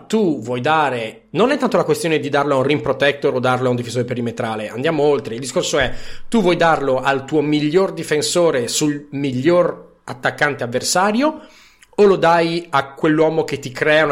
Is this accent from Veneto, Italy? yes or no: no; Friuli-Venezia Giulia, Italy; noi che siamo friulani lo sappiamo molto bene